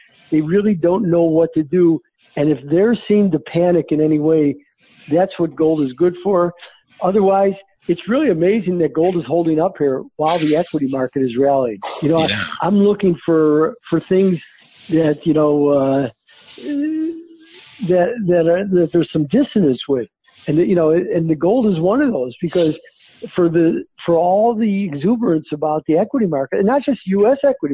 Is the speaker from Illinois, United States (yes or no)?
yes; Chicago, Illinois, United States; But, you know, what do I know? I'm from Chicago.